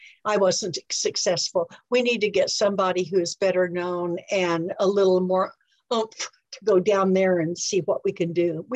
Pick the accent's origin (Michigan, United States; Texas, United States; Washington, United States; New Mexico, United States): New Mexico, United States; Deming; I'm from Deming. My hometown's 30 miles from the border. I know what it is. I have felt it all my life.